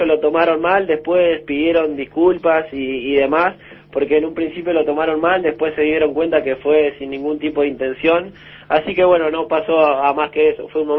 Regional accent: Salto, Uruguay; also born or lived in Argentina; Yo nací en Argentina, después de muy chico me fui a vivir a Salto

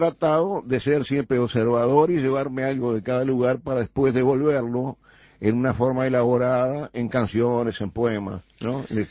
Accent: Montevideo, Uruguay; Yo soy muy montevideano. Además, yo soy absolutamente ciudadano. Pero ¿qué pasa? Que no soy ciudadano solamente. Soy también un poco rural

